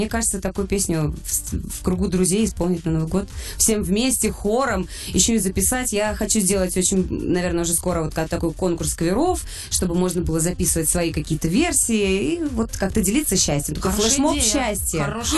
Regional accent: Sevastopol, Ukraine; born there; Я же родилась в Севастополе.

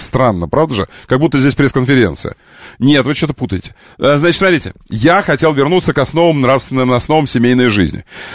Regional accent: Omsk, Omsk Oblast, Russia; Кутырлы, ку-ку, ребята, это рядом с Омском. Наше омское село. Ты знаешь, что я из Омска?

